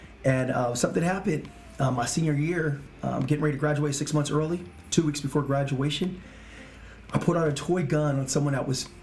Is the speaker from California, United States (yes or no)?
yes; Stockton, California, United States; So we're from Stockton, California.